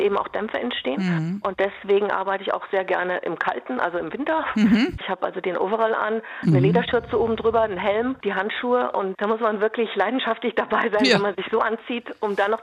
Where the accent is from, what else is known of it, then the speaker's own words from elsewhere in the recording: North Rhine-Westphalia, Germany; wir kommen aus dem Ruhrgebiet, mein Opa Bergmann, mein Onkel auch unter Tage gearbeitet, mein Vater Schweißer.